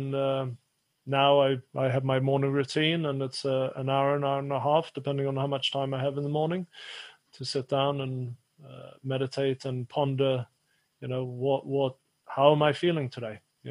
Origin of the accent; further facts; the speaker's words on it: Sweden; when I was growing up in Sweden, you know, it's a pretty stoic culture as it is.